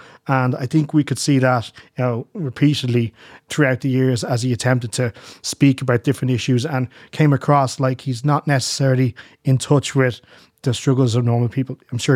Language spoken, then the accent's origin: English; Ireland; a significant international, you know, recognition that we weren't used to as Irish people to have a Taoiseach in that.